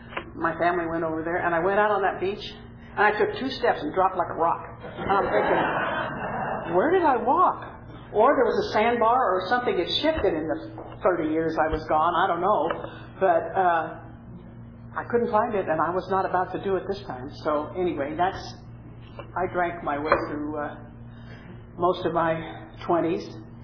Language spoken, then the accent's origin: English; Fresno, California, United States; I was born in Fresno, raised in Fresno, got drunk in Fresno, got sober in Fresno, still live in Fresno. Traveled the world, but I'm still there.